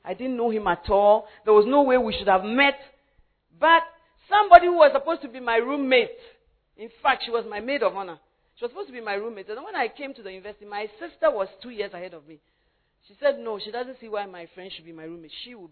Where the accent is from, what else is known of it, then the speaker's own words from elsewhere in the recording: Takoradi, Western Region, Ghana; So when I was growing up in Takrade, my husband was growing up in Accra.